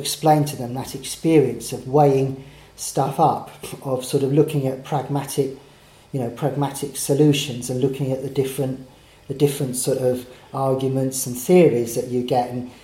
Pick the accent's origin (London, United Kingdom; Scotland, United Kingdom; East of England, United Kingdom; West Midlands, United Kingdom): London, United Kingdom; Orpington; So I was brought up in Orpington in Kent, so I went to school near there